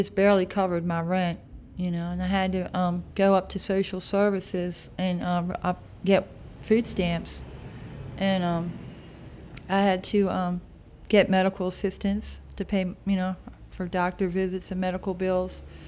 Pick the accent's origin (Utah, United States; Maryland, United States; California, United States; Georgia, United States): Maryland, United States; Baltimore; I'm from Baltimore City.